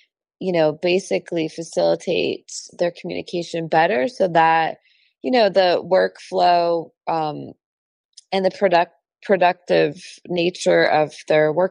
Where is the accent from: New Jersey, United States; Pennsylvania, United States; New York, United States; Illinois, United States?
Pennsylvania, United States; Philadelphia; now in Tampa, United States; And then originally I'm from Philadelphia, and I sort of have lived all over